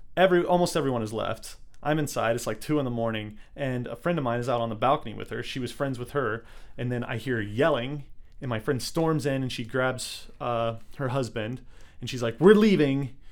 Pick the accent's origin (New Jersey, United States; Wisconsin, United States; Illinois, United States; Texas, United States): Texas, United States; And I've heard lots of I'm from Texas, so I've heard lots of stories like that.